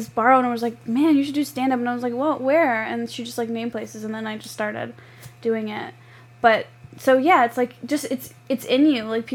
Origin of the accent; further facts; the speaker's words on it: Chicago, Illinois, United States; now in Los Angeles, United States; I've always done a sketch and improv growing up in Chicago, but then I did stand-up in college here and there. When I moved to L.A.